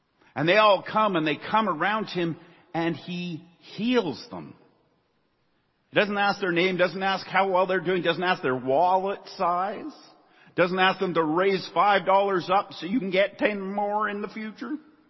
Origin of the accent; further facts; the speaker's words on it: Prince George, British Columbia, Canada; Forgive me, I'm from Prince George.